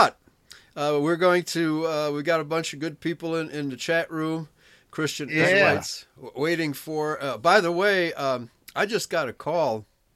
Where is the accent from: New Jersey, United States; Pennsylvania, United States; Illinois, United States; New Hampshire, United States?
Illinois, United States; it's going to cross the southern tip of my home state, Illinois, near Carbondale